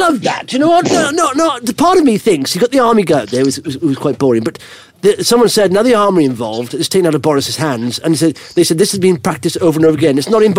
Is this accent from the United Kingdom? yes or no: yes; Wales, United Kingdom; And I'm from Wales.